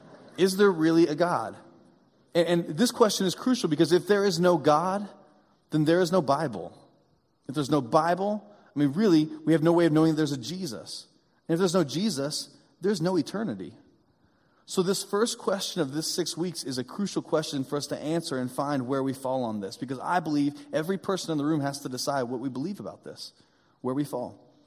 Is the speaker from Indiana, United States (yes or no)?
yes; Indiana, United States; Well, growing up in Indiana and growing up on a farm, we had all kinds of things that grew.